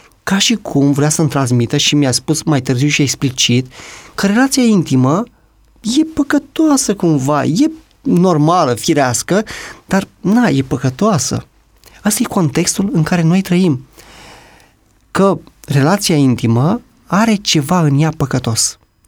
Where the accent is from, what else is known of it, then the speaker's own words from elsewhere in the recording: Romania; să plecăm de la premisa că suntem români.